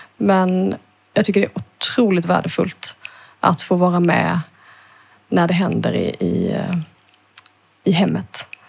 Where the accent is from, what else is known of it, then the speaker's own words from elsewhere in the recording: Kalmar County, Sweden; Men vi är stolta smålänningar ändå.